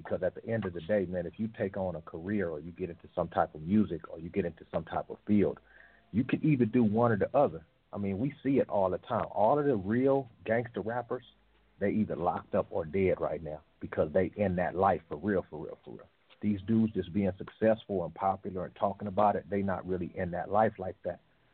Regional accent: California, United States; Like, you know, I'm from Cali, man.

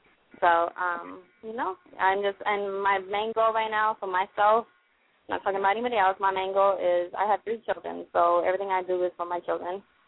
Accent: Nampa, Idaho, United States; now in Miami, United States; I am 24 years old. I'm from Nampa, Idaho, born and raised. I just moved to Miami about 8.5 months ago.

